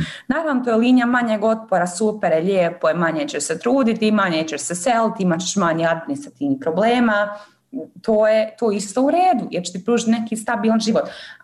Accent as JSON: {"language": "Bosnian", "country": "Bosnia & Herzegovina", "said": "u Evropskom parlamentu sam se zaposlila kao Bosanka i Hercegovka"}